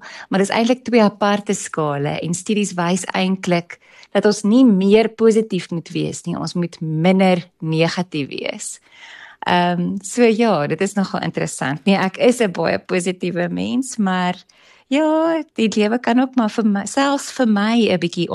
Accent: Marble Hall, Limpopo, South Africa; now in Pretoria, South Africa; Ek en my man Stefan het vir 'n klomp jaar op Mabelhol geboer met sitrus. Ons het albei groot geword op Mabelhol ook

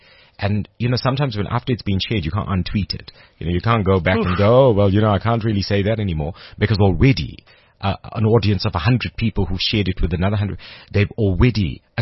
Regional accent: South Africa; my very dark skin as an Indian South African person

